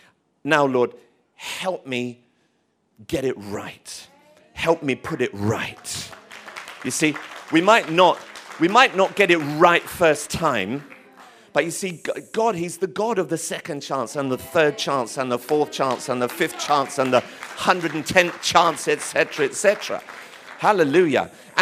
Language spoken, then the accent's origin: English; Tottenham, London, United Kingdom; I grew up in Tottenham. We had this little friend living down the road.